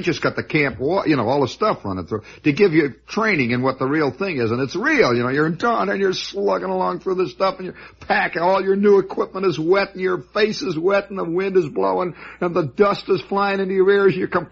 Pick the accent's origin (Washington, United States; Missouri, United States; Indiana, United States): Indiana, United States; Hammond; Now, I'm a kid, you know, and I come from Hammond, Indiana, where nobody worries about, you know, if you take accordion lessons, you take accordion lessons.